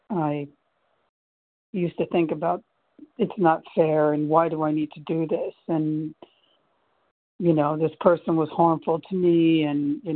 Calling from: New Jersey, United States; I'm calling from New Jersey.

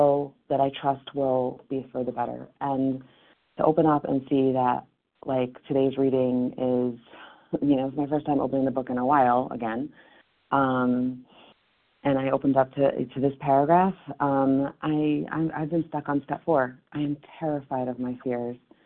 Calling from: New York, United States; I'm calling from New York. I'm on the list in Connecticut.

